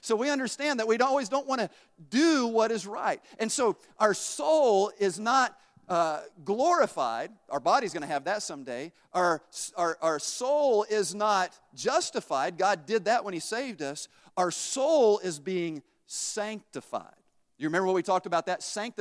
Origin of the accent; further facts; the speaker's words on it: Tennessee, United States; I'm from Tennessee, though, all right?